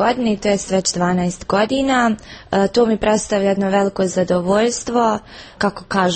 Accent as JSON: {"language": "Bosnian", "town": "Srebrenica", "region": "Republika Srpska", "country": "Bosnia & Herzegovina", "said": "Mi iz Srebrenice smo otvorili nekako vrata ka Evropskoj uniji sa našom kulturom."}